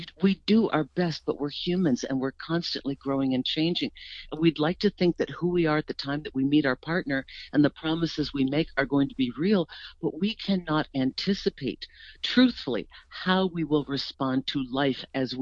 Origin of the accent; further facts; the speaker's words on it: East Coast, United States; Well, we're from the East Coast.